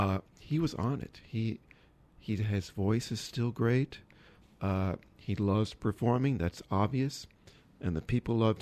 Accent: Richmond, Virginia, United States; I've got hundreds of bylines in the Richmond Times-Dispatch, my hometown.

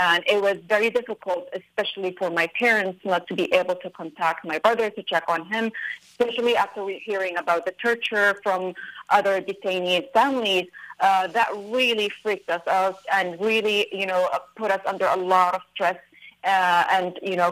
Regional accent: United States; And unfortunately, we are American citizens, so it is actually affecting us big time

